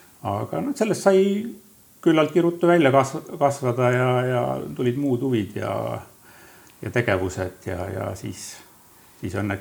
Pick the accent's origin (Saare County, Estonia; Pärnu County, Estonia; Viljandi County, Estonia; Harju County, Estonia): Saare County, Estonia; also born or lived in mainland Estonia; minu sünd siis sattus selle aja peale just kui nad siin mandril ulkusid ja aga kaua nad ei ulkunud, et siis näks vanemate elu läks oma teed, pere läks lahku ja siis emaga sai tagasi saare peale tuldud